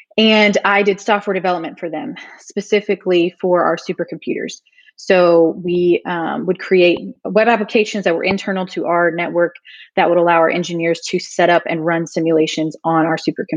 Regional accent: Mississippi, United States; because of growing up in Mississippi, I've always had kind of a passion for really wanting to bring more opportunities into the state for our students

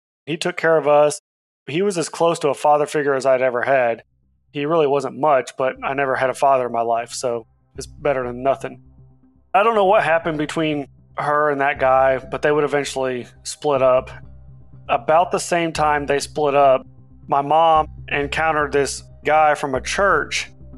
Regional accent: Lima, Ohio, United States; I was born and raised in Lima, Ohio, which is Northwest Ohio. There's nothing but corn fields up there.

